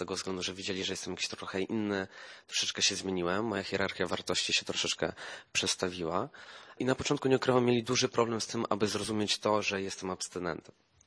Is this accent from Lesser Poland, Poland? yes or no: no; Ostrołęka, Masovian Voivodeship, Poland; mam 22 lata, pochodzę ze Ostrołęki.